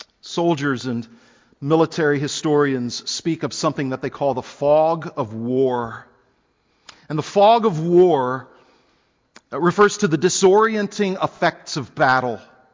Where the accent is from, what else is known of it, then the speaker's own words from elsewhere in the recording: Texas, United States; I grew up on the Gulf Coast in Texas, and you know, we were just used to hurricanes